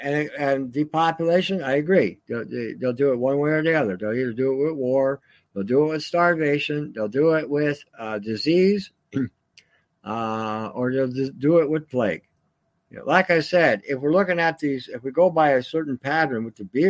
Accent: Canada; Canadians, we don't want to fight each other. What do we want to fight? We're Canadian.

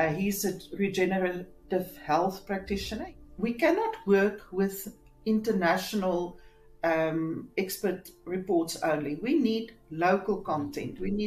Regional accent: Roodepoort, Gauteng, South Africa; I'm a lawyer from Roodepoort.

